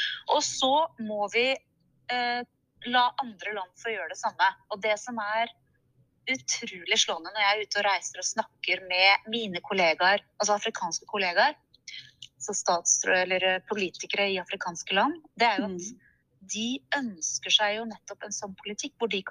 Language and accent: Norwegian; Enebakk, Akershus, Norway; Så selv så kommer jeg fra Enebakk.